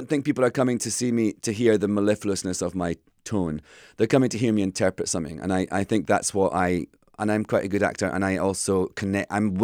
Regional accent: Scotland, United Kingdom; I don't. I guess I'm Scottish. I think that's a big part of it.

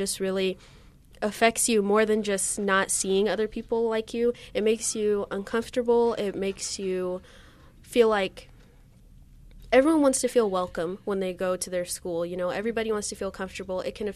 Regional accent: California, United States; It was a huge culture shock because I'm from the Bay Area, and so all types of people live in the Bay, you know.

